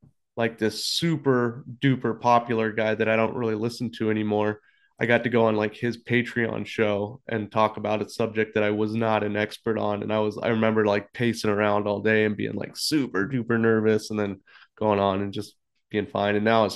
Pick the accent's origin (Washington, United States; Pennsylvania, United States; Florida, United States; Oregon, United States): Oregon, United States; Portland; When I grew up in Portland, Oregon, not known for its Mexican food, but we had Mexicali Express.